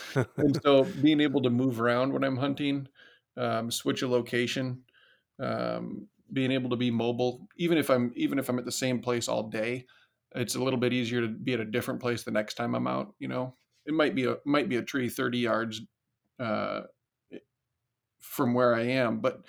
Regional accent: Decorah, Iowa, United States; Yeah, I grew up in Northeast Iowa, a little town called Decorah

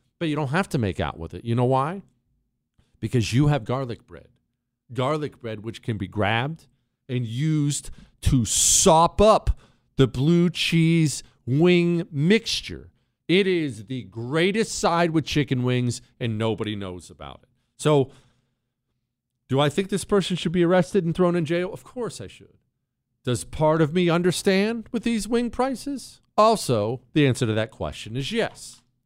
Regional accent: Ohio, United States; I grew up in Ohio.

